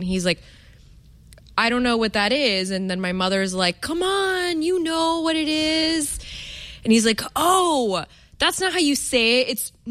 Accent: United States; like I'm an American, you know, we butcher everything.

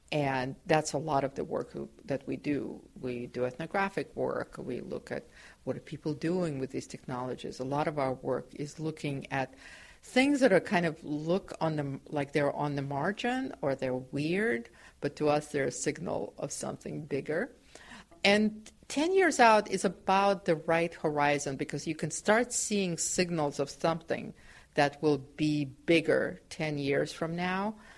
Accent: Ukraine; I think to me the century looked really hopeful in many ways because, you know, I grew up, my family survived World War II

